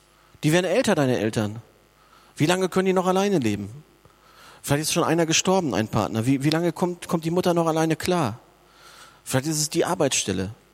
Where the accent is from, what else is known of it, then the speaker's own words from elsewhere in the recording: Germany; Wir sind als Deutsche wahre Sorgenexperten.